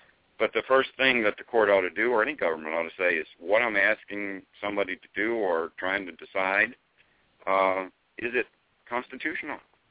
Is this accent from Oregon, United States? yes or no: no; Atlanta, Georgia, United States; And I grew up in Atlanta in the South, so I've been exposed to states' rights my whole life.